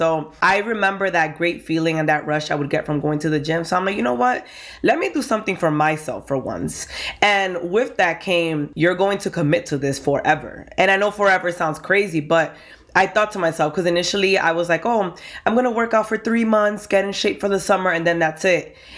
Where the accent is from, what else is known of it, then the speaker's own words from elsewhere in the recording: New York, United States; now in Bronx, United States; I am from the Bronx, New York. Well, I'm from Washington Heights, but I've been in the Bronx long enough, so I'm a resident now. And I'm Dominican.